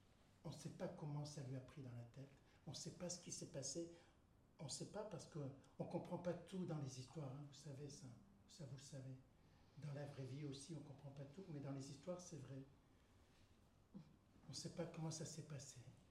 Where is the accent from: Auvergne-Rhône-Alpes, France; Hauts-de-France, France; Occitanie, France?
Auvergne-Rhône-Alpes, France; je viens de la Drôme.